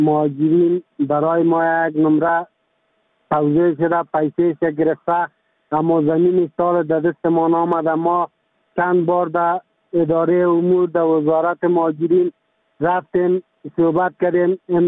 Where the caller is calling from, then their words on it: Kabul, Afghanistan; also born or lived in Pakistan; از کابل صحبت میکنم. مدت 15 سال میشه لالا ما از پاکستان آمدیم به افغانستان.